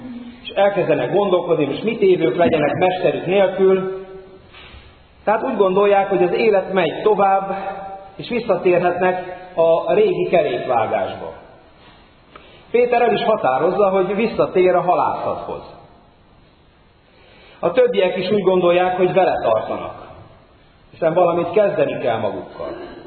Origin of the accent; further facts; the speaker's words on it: Carei, Satu Mare County, Romania; A szülővárosomban, Nagykárolyban el akartam menni az apai nagymamámnak a sírjához